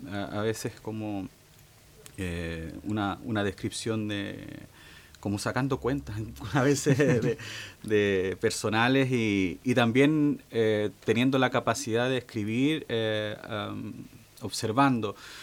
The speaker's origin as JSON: {"language": "Spanish", "town": "Santiago", "region": "Santiago Metropolitan Region", "country": "Chile", "said": "de Chile, de Santiago"}